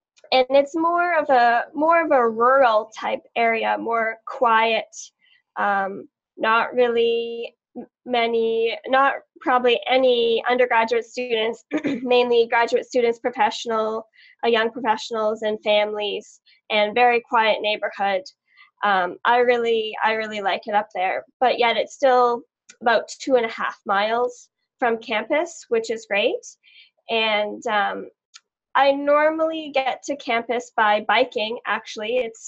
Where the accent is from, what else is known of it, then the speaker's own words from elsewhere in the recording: Canada; and I'm actually from Canada. I'm an international student.